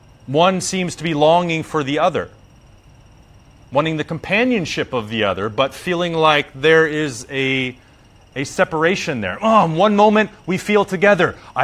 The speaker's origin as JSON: {"language": "English", "country": "United States", "said": "I'm American, so I only really speak one freaking language anyways."}